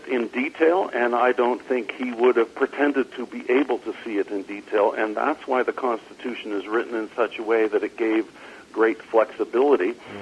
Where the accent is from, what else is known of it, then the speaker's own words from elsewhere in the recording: Ontario, Canada; It could well be, because I am from Ontario